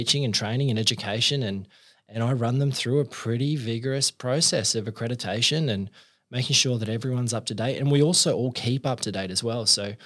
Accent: Wollongong, New South Wales, Australia; This is down in Wollongong.

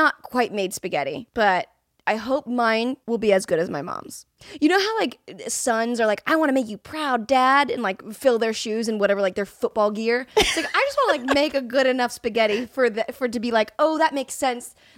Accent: Florida, United States; Because like when I tell people I'm from Florida, pre-COVID, I like shake their hand. I'm like, I'm from Florida.

